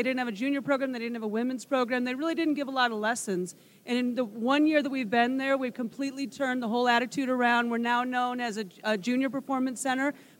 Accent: Iowa, United States; I grew up in Iowa.

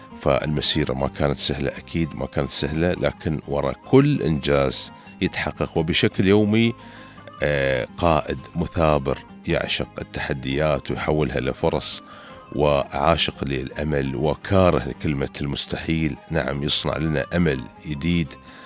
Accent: Dubai, United Arab Emirates; نتكلم عن بلدنا الإمارات العربية المتحدة، نتكلم عن إمارتنا الحبيبة دبي اللي تلهمنا يوميا

